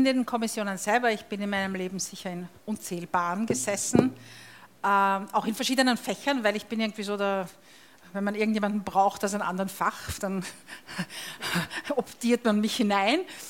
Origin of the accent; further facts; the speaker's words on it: Austria; Und das ist halt schon sehr österreichisch, wenn ich das sagen darf als Österreicher.